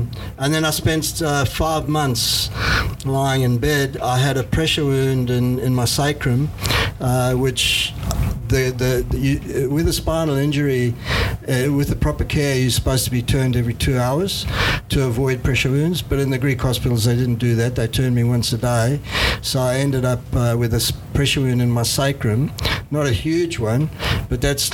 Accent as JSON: {"language": "English", "country": "South Africa", "tie": "born or raised there", "said": "I grew up in South Africa, as you can tell, and from a very young age, I started surfing"}